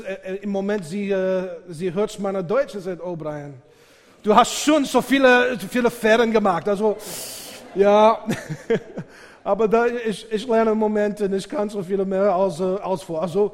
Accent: United States; accent: American; German is a second language; meine Aussprache ist ganz, ganz, ganz amerikanisch und es tut mir leid. Ich komme aus den USA, was kann ich tun?

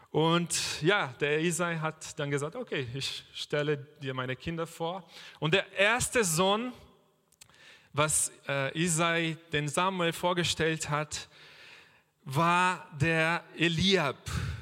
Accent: Brazil; German is a second language; Übrigens, ich komme aus Brasilien, das habe ich vergessen zu sagen.

